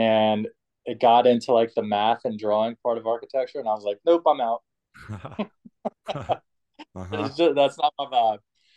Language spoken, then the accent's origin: English; Lake Charles, Louisiana, United States; But I grew up in Louisiana in a small town called Lake Charles. And I grew up in a Southern Baptist church